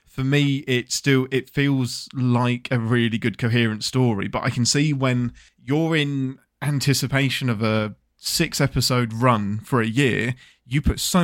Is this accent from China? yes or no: no; England, United Kingdom; I'm English.